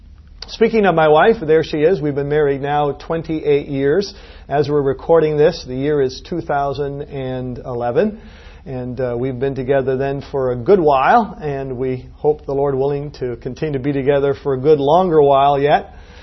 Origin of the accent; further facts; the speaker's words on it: Canada; born there; after all, I was born in Canada and I hardly speak any Dutch.